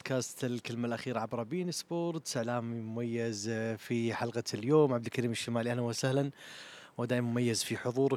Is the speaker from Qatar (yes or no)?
yes; Qatar; كعرب، كخليجيين، كقطريين.